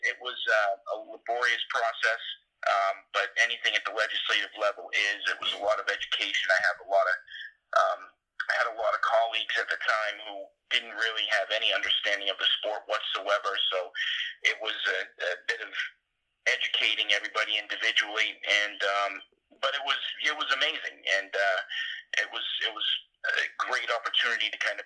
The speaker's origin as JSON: {"language": "English", "region": "Maine", "country": "United States", "tie": "born or raised there", "said": "up there at the State House here in Maine. And when I was approached with the opportunity to serve my hometown, I jumped at the opportunity."}